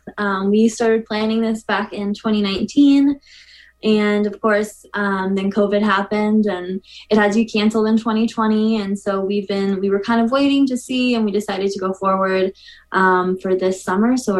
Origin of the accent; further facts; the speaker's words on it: Quincy, United States; I mean, well, I grew up in Quincy, and I actually, as a little kid, I went to the solar cook-off with my parents.